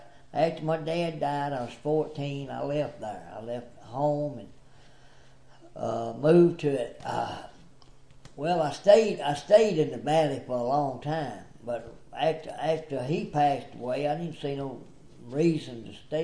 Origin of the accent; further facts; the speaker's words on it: Alabama, United States; Yeah, I've been, that was my hometown down in the valley, you know.